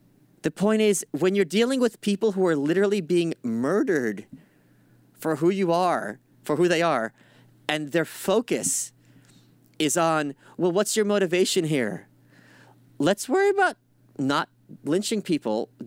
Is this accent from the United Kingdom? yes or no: no; New York City, New York, United States; It's fun as a New Yorker watching it because you can see exactly what streets they were filming on.